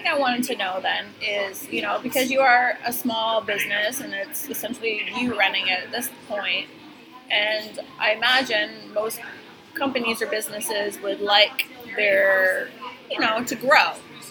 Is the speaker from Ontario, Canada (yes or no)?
no; Fredericton, New Brunswick, Canada; And it turns out that he knew people from my hometown in Fredericton, New Brunswick.